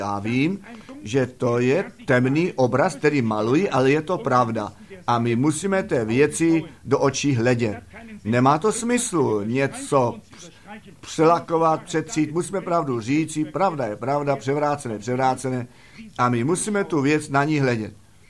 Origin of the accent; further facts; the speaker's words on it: Arizona, United States; Vždyť já jsem z Arizony